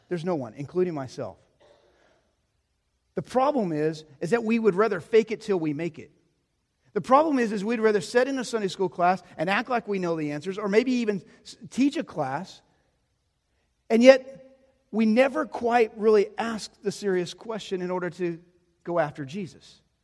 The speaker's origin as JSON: {"language": "English", "town": "Dumas", "region": "Texas", "country": "United States", "tie": "born or raised there", "said": "because I grew up in Dumas, Texas, I would like Southern gospel country sounding music"}